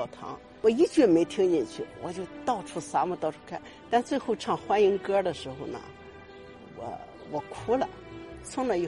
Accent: China; now in France; 我说我是中国人，我这样走啊，我就这样走啊。

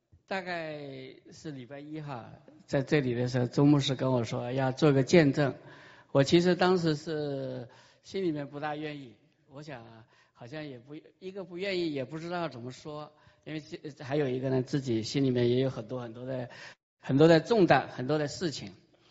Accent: Jinggangshan, Jiangxi, China; born there; 因为我出生在井冈山这个一个山脚下的一个山区里面。

